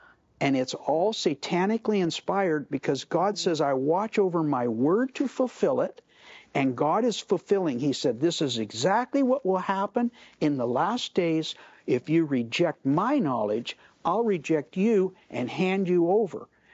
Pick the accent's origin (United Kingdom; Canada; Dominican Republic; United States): Canada; And it's interesting that I'm Canadian